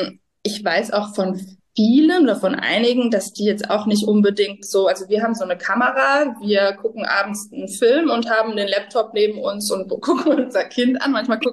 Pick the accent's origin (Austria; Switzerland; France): France; ich bin in Frankreich aufgewachsen. Meine Eltern haben, als ich 3 war, entschieden, also wir wohnen im Grenzgebiet, haben mit 3 entschieden, dass sie in Frankreich ein Haus bauen wollen. Und da bin ich dann eben in die Schule gegangen, groß geworden